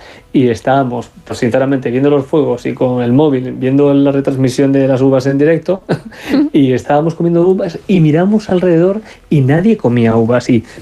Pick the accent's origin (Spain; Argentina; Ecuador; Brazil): Spain; Y así somos los españoles.